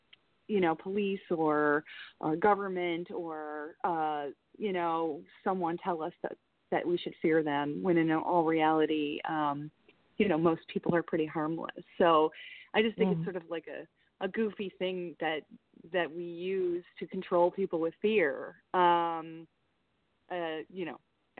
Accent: Toledo, Ohio, United States; now in New York, United States; I was raised in Ohio. I was raised in Toledo, Ohio.

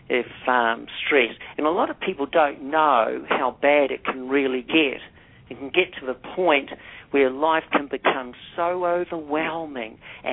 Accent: Auckland, New Zealand; born there; Well, I was born in Auckland, New Zealand

